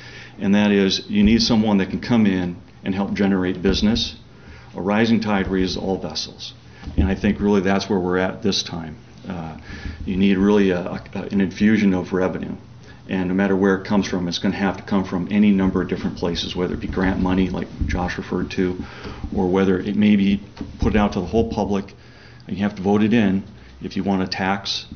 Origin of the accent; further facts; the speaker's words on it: Minnesota, United States; moved away as an adult; I came from Minnesota. I was going to school at University of Wisconsin, and when I got out of school where I grew up, there just weren't any jobs.